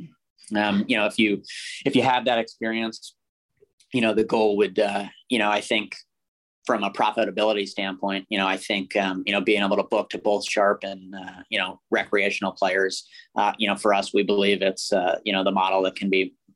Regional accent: East Coast, United States; now in Las Vegas, United States; I grew up on the East Coast, you know, didn't kind of understand everything that went on in terms of the gambling world and Las Vegas.

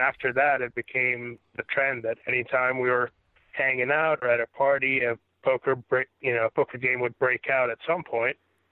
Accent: Egypt; I grew up in Egypt, and there wasn't, you know, any gambling around there.

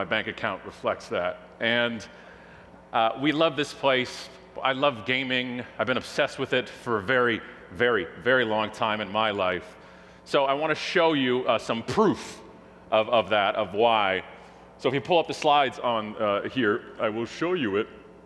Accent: Canada; Oh, I'm Canadian, if you haven't figured that out.

